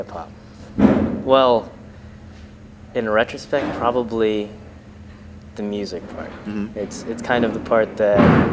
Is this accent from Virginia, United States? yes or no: yes; Alexandria, Virginia, United States; I don't actually come from Williamsburg or the Newport News area. I'm actually from Alexandria, Virginia. And yeah, I've lived there my entire life, actually.